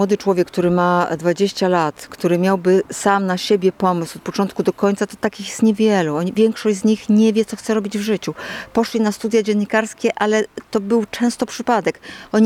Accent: Gdańsk, Pomeranian Voivodeship, Poland; jestem z Gdańska, bo jestem bardzo z Gdańskiem związana i kocham to miasto. Bardzo. Ale żyję sobie tutaj właśnie tak wśród ptaków.

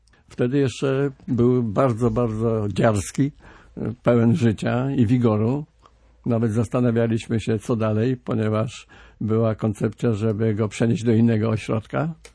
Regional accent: Częstochowa, Silesian Voivodeship, Poland; obaj pochodzimy z Częstochowy. Otóż technikum mechaniczne było przy ulicy Wolności 17, a ja mieszkałem w Wolności 19.

